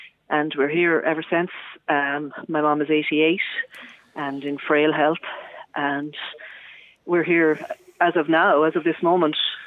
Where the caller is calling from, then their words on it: Galway, Connacht, Ireland; I'm ringing you from Galway, Galway City, University College Hospital, Galway, actually.